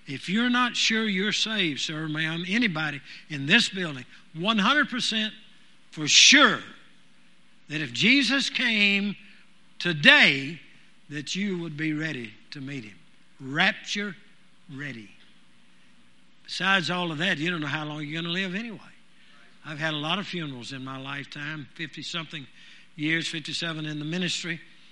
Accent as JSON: {"language": "English", "region": "Louisiana", "country": "United States", "tie": "born or raised there", "said": "By the way … is right from my hometown, right out of my hometown."}